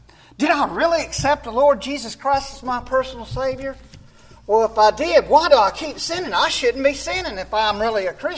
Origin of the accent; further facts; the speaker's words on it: Arkansas, United States; Now, we're from Arkansas.